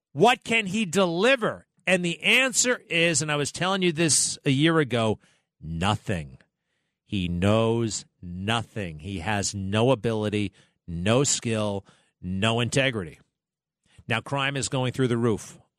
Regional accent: New York City, New York, United States; I was from the Bronx. I mean, I was going to school in the Bronx.

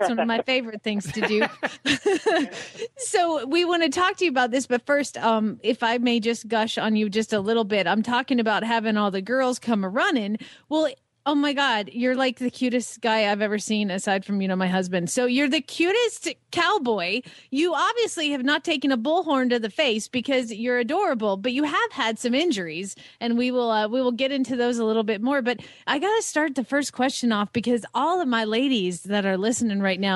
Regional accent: Atlanta, Georgia, United States; I'm from Atlanta.

